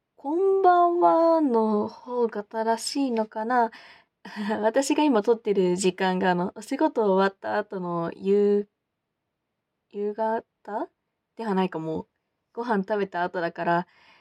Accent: Hokkaido, Japan; born there; also born or lived in Kagoshima / Miyazaki / Osaka; 出身は、どこって言ったらいいのかな。もともと北海道生まれなんだけど、仕事を転々としててね、お父さんとお母さんが。鹿児島に行ったりとか、宮崎に住んでたりとか

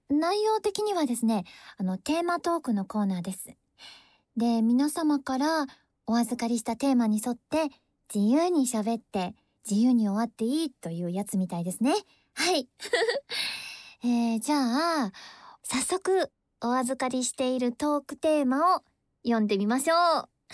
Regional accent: Sapporo, Hokkaido, Japan; moved away as an adult; now in Tokyo, Japan; 札幌はですね、私18、高校生ぐらいの時まで、札幌にいたんですけれど、声優の専門学校行くのに、東京に上京したんですが、本当だから、もう、18歳からずっと、もう移動して東京にいるんで、

